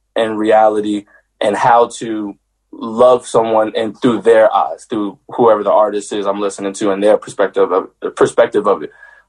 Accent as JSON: {"language": "English", "town": "Willingboro", "region": "New Jersey", "country": "United States", "tie": "born or raised there", "said": "Willimboro, New Jersey. I grew up in a small town in New Jersey. It's like probably about 10, 15 minutes away from Philly."}